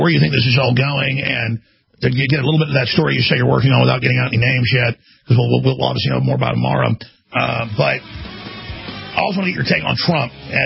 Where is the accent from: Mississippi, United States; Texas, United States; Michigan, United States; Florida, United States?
Texas, United States; Dallas; born there; I was born in Dallas, with a lot of family from here, and I've been here since high school